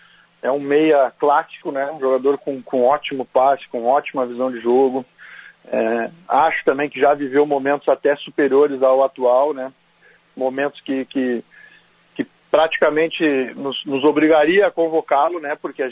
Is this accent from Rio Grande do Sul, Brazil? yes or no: yes; Porto Alegre, Rio Grande do Sul, Brazil; Como gaúcho, como sou, porto-alegrense, criado aí na aldeia, cresci.